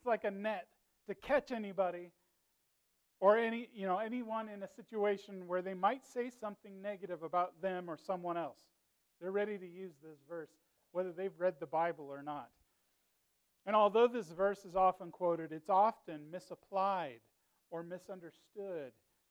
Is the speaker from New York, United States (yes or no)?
no; California, United States; They saw that I was from California, and they wanted to put me on the list.